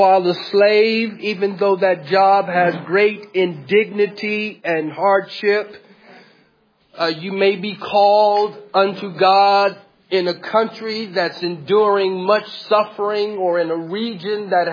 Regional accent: United States; I'm from America, so we fight violence with violence.

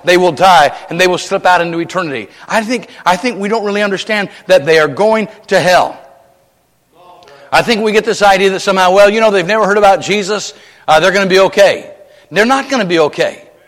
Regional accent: United States; I was raised in America.

